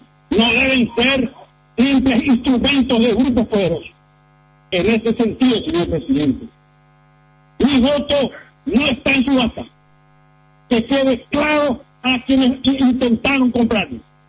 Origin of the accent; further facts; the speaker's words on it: Paraguay; Nosotros, señor presidente, somos paraguayos, del Paraguay profundo.